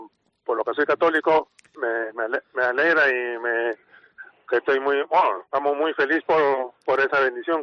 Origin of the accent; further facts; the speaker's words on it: Peru; hasta ahora lo seguimos celebrando como buenos peruanos